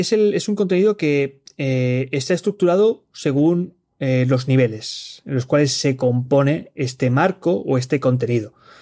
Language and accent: Spanish; Barcelona, Catalonia, Spain; soy de Barcelona, de España.